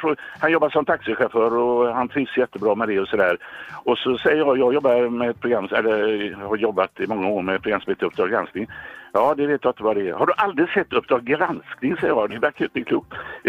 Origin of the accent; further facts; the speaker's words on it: Gothenburg, Västra Götaland County, Sweden; Jag är uppvuxen på Hisingen då.